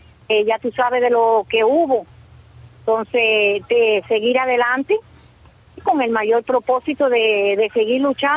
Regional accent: Cuba; Yo no me puedo moverme libremente aquí en mi país, en Cuba

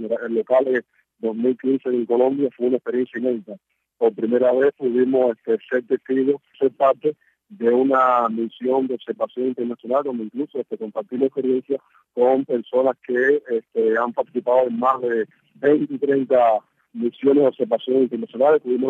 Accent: Cuba; fue muy importante para nosotros como cubanos

